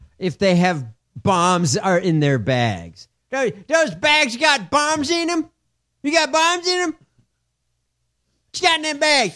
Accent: Chicago, Illinois, United States; Leaving my hometown, Chicago.

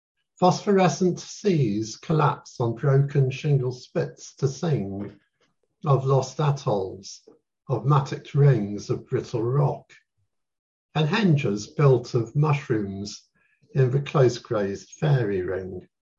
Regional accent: Jersey; moved away as an adult; now in New Zealand; I migrated in 2005 to New Zealand. Mm-hmm. So that was quite a big move because I've been born and bred in Jersey. So moving from a small island to a bigger island is a bit of a shock to the system.

